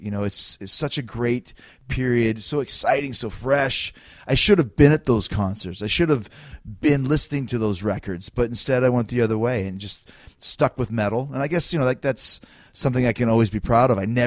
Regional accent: Canada; I'm from Canada, so I say

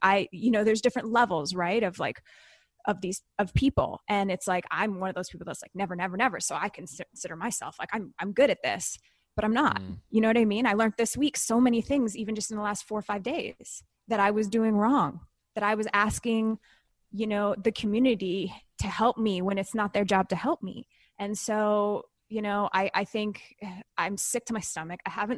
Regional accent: Canada; And I'm Canadian, so I'm like different, you know, and then there's like UK.

